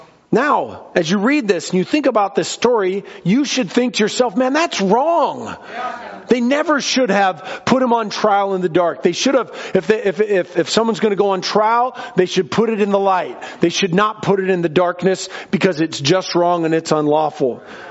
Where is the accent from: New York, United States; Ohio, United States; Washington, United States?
Washington, United States; Seattle; Me, I grew up in Seattle where the harvest was going down to the Safeway.